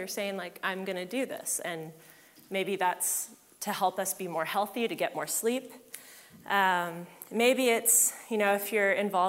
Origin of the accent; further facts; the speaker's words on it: San Diego, California, United States; I had to set a boundary with my father when I'm from San Diego